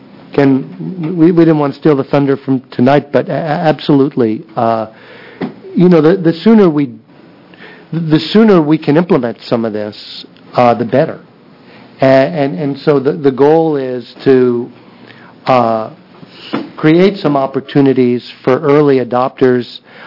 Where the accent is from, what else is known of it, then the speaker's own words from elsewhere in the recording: New York, United States; I was going to say someone from New York, but I'm from New York.